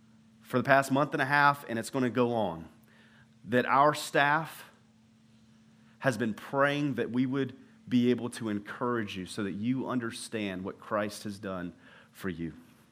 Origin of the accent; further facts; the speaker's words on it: the South, United States; I told you, I'm from the South.